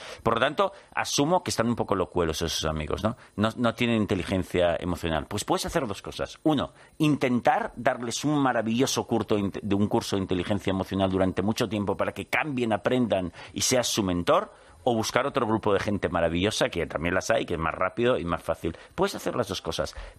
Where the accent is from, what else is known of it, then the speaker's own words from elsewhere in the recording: Barcelona, Catalonia, Spain; ya sabes que yo soy de Barcelona, sí.